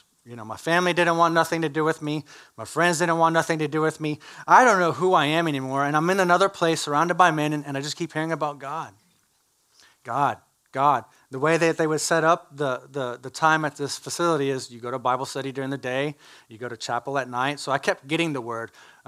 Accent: Sugar Land, Texas, United States; Growing up in Sugar Land, southwest side of Houston, mom, dad, mom, nurse, dad, car sales. I'm the youngest, got an older brother, older sister. Was raised in a different denomination.

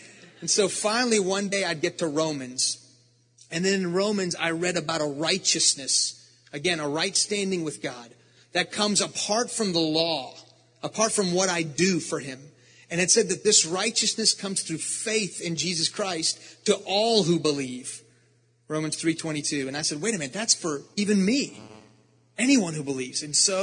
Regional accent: Iran; now in United States; Because we're from Iran.

